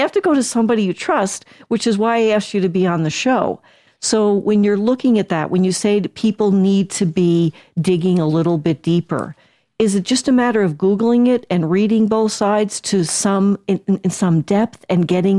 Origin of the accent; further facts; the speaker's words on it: New Jersey, United States; America, you know, I'm from Jersey, so I'm going to say forget about it.